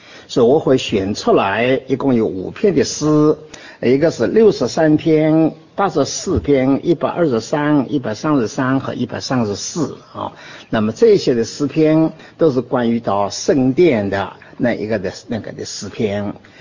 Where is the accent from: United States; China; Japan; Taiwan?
China; Shanghai; accent: Shanghai Mandarin; 因为我是在上海长大的，所以我的国语不太准确，是上海的国语